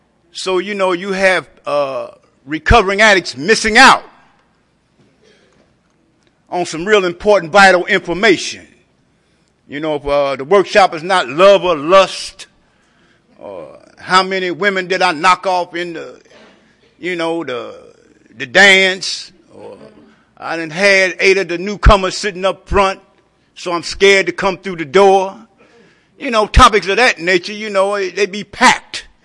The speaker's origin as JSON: {"language": "English", "town": "Dayton", "region": "Ohio", "country": "United States", "said": "And I'm from the Dayton, Ohio area."}